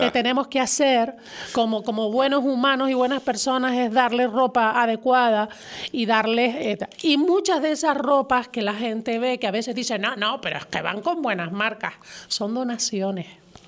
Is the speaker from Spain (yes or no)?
yes; Canary Islands, Spain; Esa es nuestra carta de presentación. Los canarios somos así.